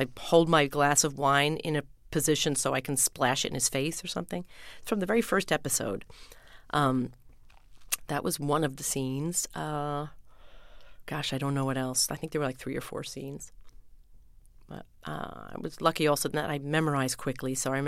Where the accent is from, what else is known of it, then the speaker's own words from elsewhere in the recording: West Islip, New York, United States; Well, I grew up on the South Shore originally, down in West Islip.